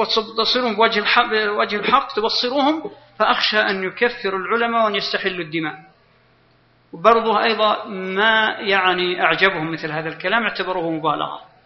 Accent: Al-Qassim, Saudi Arabia; لا أقصد يعني لأني أنا من القصيم

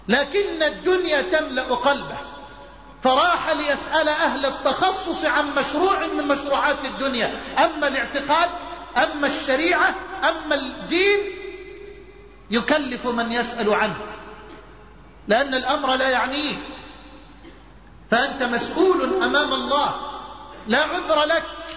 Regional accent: Egypt; وكان الصحابي يأتي من المدينة الى مصر، الى بلدنا مصر

